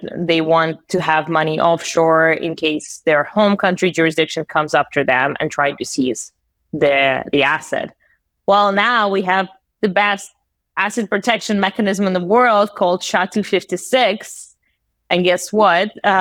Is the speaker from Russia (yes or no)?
yes; Russia; moved away as an adult; now in United States; you can probably guess that I was born and raised in Russia. And I moved to the US just 8 years ago.